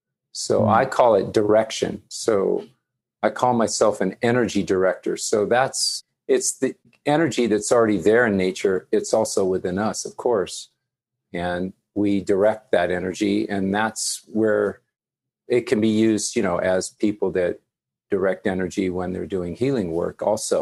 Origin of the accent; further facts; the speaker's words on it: Hawaii, United States; born there; And then I moved to Hawaii. Back to Hawaii, I was born in Hawaii.